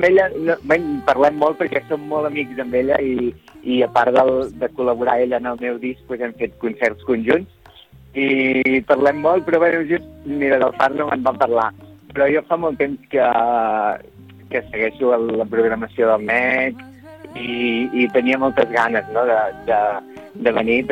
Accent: Catalonia, Spain; jo he crescut a Can Toni Gros, que és, podríem dir, quasi prepirineu, Mendeu, Can Toni Gros.

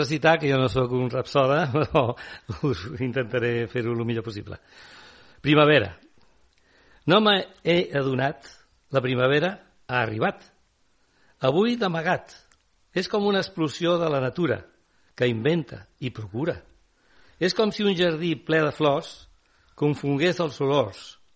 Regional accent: Catalonia, Spain; jo sóc del Maresme. Jo, bueno, des de l'any... Jo des de l'any 70 i pico visc a, bueno, som una residència llavors, ara no, ara ja és casa meva, diguéssim, visc aquí tot l'any

